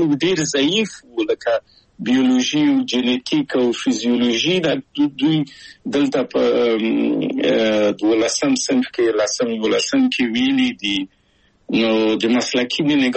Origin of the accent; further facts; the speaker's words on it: Kabul, Afghanistan; moved away as an adult; also born or lived in Czechoslovakia; او زه له کابل په یو دولتي بورس چکسلواکیا ته راغلم.